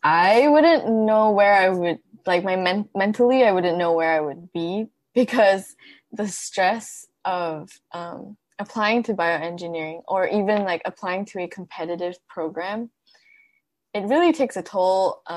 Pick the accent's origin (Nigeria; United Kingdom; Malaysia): Malaysia; English is a second language; now in Seattle, United States; because I'm Malaysian, and there isn't a lot of Malaysians here in Seattle.